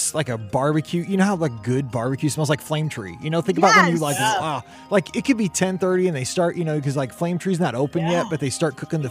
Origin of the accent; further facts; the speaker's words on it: Midwest, United States; I'm as American as they come. You know, I'm in the Midwest.